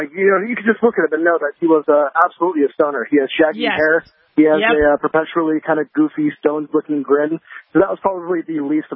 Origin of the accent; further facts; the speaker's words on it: California, United States; I'm from Northern California, but I used to come up to Southern California a lot, so it's just great to be back in my home, you know, state.